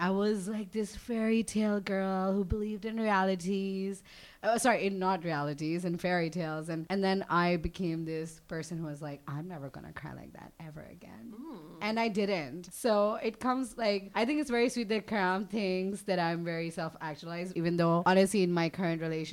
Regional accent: Pakistan; also born or lived in Dubai, United Arab Emirates; now in Toronto, Canada; I grew up half in Pakistan and half in Dubai. And I now am in Toronto. I've been here for like 10 months now.

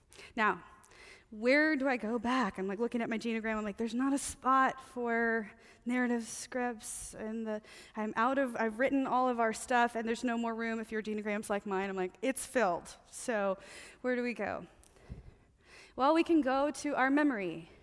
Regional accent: Fort Worth, Texas, United States; born there; I was born in Fort Worth, Texas.

